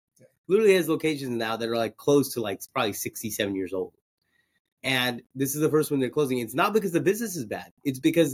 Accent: Oakland, California, United States; I'm from Oakland. Listen, I love Oakland.

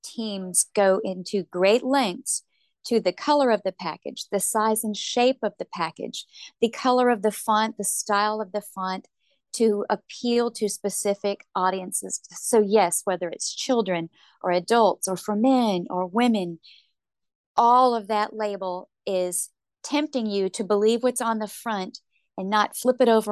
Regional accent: Pasadena, California, United States; I grew up in Pasadena, California, in Los Angeles County.

